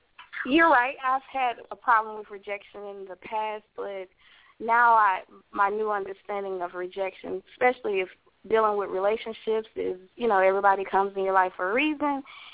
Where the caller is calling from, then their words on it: Louisiana, United States; I'm calling from Louisiana.